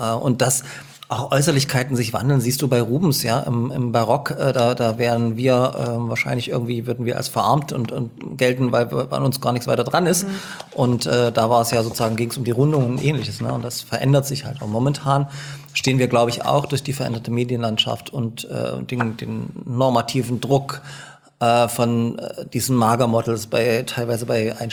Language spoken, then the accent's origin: German; Dresden, Saxony, Germany; Und ich komme ja auch aus Dresden und ne, Osten und so